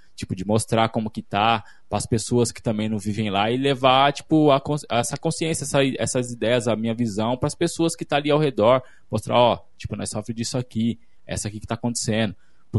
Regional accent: Piracicaba, São Paulo, Brazil; Sou de Piracicaba, comecei no rap assim

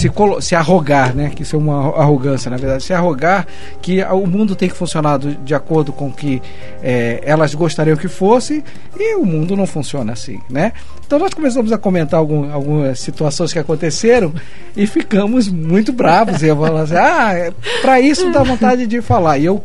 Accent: Rio de Janeiro, Brazil; now in Curitiba, Brazil; Isso eu falo, eu sou carioca.

